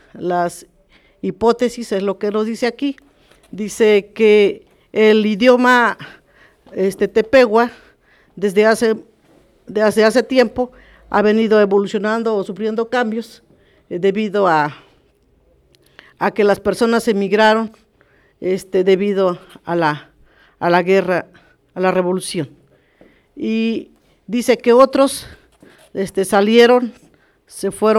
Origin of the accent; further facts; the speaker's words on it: Huehuetla, Mexico; como todos emigran, provenimos de Huehuetla, de hasta nuestras raíces